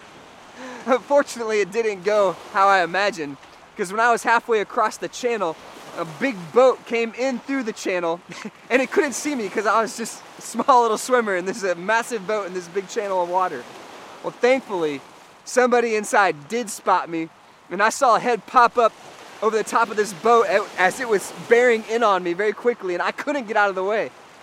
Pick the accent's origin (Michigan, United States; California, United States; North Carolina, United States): Michigan, United States; Holland; if you were to take a road trip to where I grew up in Holland, Michigan, you might see a beautiful lighthouse they call Big Red.